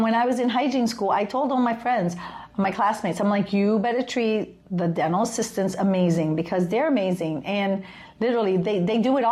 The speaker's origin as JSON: {"language": "English", "town": "New York City", "region": "New York", "country": "United States", "said": "I'm from New York City, so I was a little afraid of that."}